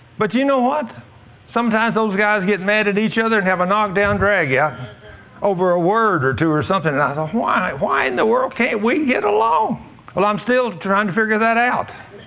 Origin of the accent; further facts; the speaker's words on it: Texas, United States; as a Texan, you know, when I'd see an Oriental person, they all look just exactly the same.